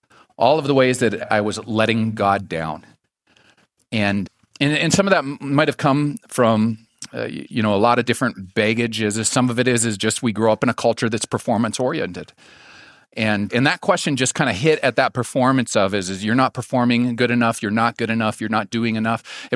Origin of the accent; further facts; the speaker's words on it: Glendive, Montana, United States; I grew up in Glendive.